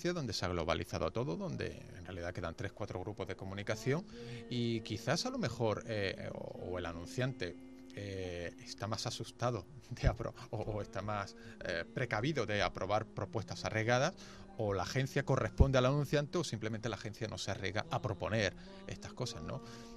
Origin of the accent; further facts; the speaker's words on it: Málaga, Andalusia, Spain; siendo yo malagueño